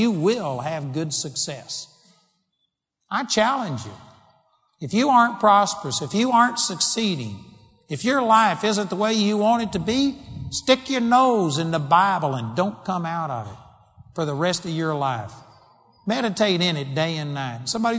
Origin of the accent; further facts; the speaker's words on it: Texas, United States; I'm a hick from Texas.